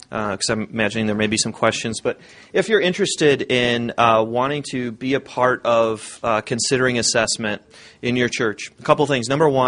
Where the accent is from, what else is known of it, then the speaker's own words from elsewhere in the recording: Cleveland, Ohio, United States; also born or lived in Toledo; now in Buffalo, United States; I'm from Cleveland. I live in Buffalo. I went to school in Toledo, and I married a girl from Detroit.